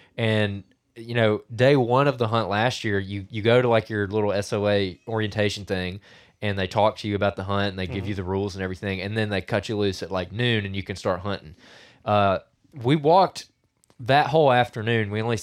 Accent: Alabama, United States; I'm from North Alabama, and I have only hunted the mountains.

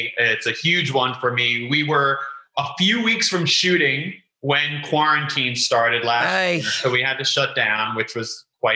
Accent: New York City, New York, United States; now in Los Angeles, United States; Oh, secret about me is that I am in LA, but I don't drive a car because I grew up in New York City and I never got a driver's license.

